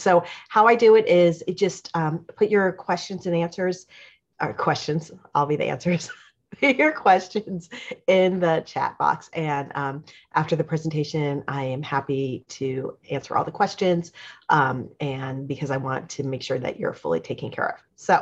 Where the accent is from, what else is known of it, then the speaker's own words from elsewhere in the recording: Atlanta, Georgia, United States; now in Tampa, United States; And he grew up in DC. I grew up in Atlanta. And we actually now live in Tampa, and we've been here 18 years.